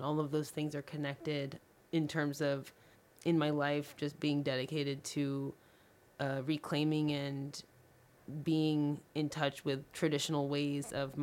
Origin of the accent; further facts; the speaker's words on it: Sacramento, California, United States; now in Bay Area, United States; I've been living in the Bay Area, and I'm from Sacramento